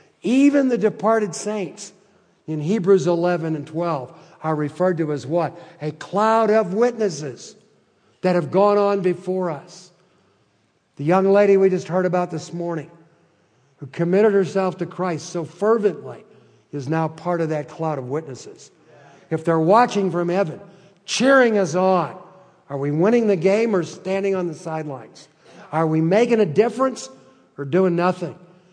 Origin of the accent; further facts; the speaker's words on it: Detroit, Michigan, United States; When I grew up in Detroit, there was a kid in my neighborhood.